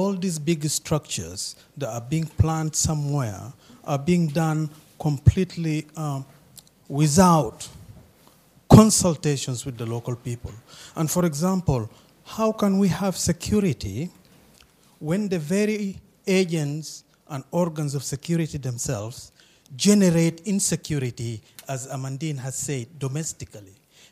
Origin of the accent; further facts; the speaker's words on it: South Sudan; now in London, United Kingdom; I come from South Sudan and I live in London.